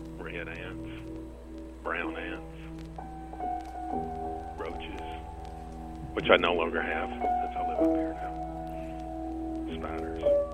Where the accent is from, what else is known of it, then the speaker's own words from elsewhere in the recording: North Carolina, United States; Well, no, I'm originally from North Carolina.